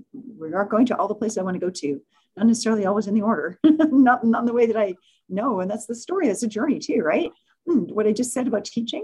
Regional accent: Edmonton, Alberta, Canada; it's a shock to my system to come home to my, you know, where I grew up in Edmonton

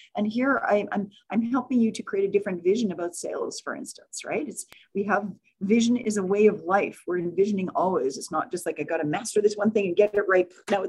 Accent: Edmonton, Alberta, Canada; it's a shock to my system to come home to my, you know, where I grew up in Edmonton

